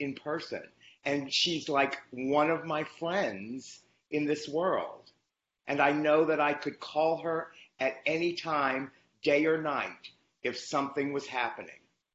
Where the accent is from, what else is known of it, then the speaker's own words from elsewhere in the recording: Louisiana, United States; So I grew up in Louisiana. I've moved around and lived in other states.